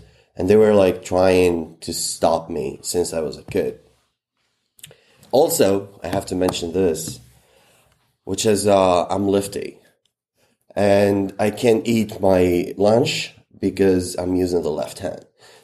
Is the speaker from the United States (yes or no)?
no; Kairouan, Kairouan Governorate, Tunisia; English is a second language; So I was born and raised in Qayrawan, which is the fourth Islamic capital in the world. Also, I grew up in a very conservative community and very gated family.